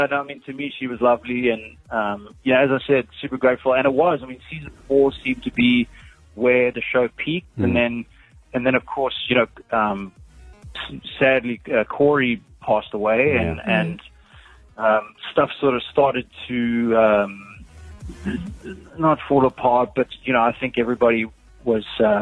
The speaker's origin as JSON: {"language": "English", "country": "South Africa", "tie": "born or raised there", "also_born_or_lived": "Australia", "said": "2006 to 2010, I had a full-on Australian accent. I don't know why. Yeah, I grew up in South Africa"}